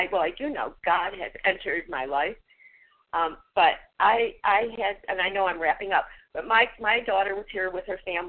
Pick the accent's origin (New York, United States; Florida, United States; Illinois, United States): Florida, United States; I'm from Florida.